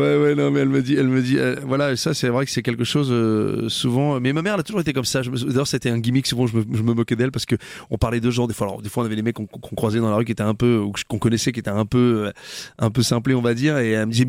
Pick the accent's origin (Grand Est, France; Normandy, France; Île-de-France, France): Normandy, France; Rouen; born there; je suis né ici, moi. Je suis né à Rouen. Je suis né au CHU de Rouen.